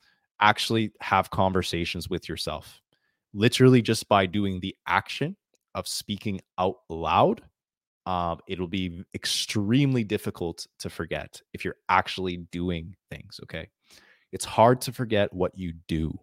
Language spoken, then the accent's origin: English; Central Canada, Canada; accent: Canadian; I'm from the country of Canada. That is what my accent comes from. Central Canada is where I developed my English accent.